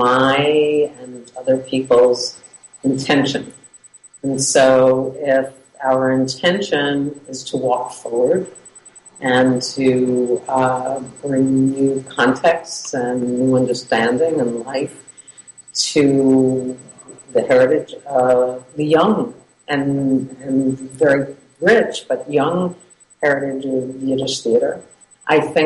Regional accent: United States; It speaks to my experience as an American Jewish woman. It speaks to my experience as an international Jewish individual.

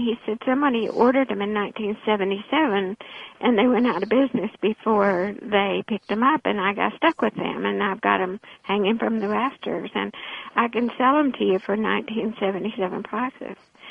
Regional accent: Texas, United States; I'm from West Texas. All that has to be done before you go out the door, you know.

